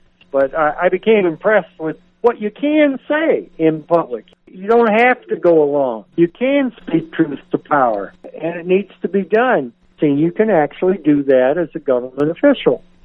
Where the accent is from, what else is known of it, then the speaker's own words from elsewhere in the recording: Iowa City, Iowa, United States; I'm in my hometown, and I'm in my home where I grew up during World War II, and I'm now back in that same house.